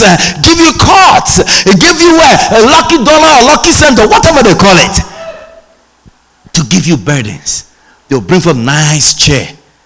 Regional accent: Ghana; I said, I'm from Ghana.

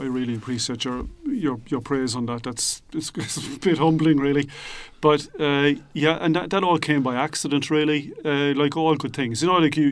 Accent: Ireland; And we know as Irish people, we know well that the attitude has changed

